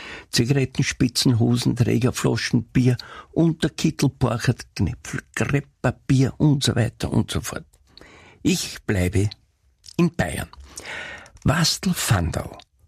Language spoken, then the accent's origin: German; Lower Austria, Austria; Bei uns im Mostviertel sind es die Öpfe.